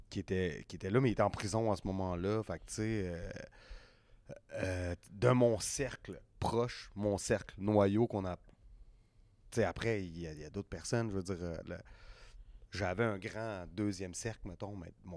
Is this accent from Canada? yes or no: yes; Quebec City, Quebec, Canada; parce que ma mère, elle connaît le Grand Théâtre, tu sais, on vient de Québec, tu sais.